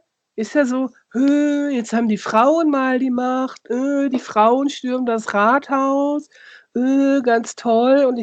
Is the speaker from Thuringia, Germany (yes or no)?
no; Lower Saxony, Germany; Ich komme ja aus der Nähe von Osnabrück.